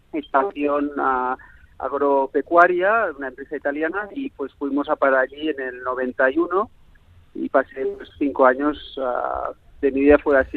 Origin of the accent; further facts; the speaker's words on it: Barcelona, Catalonia, Spain; also born or lived in Cameroon; mi abuela, que es la que me crió en la Masía, donde me crié, en Barcelona.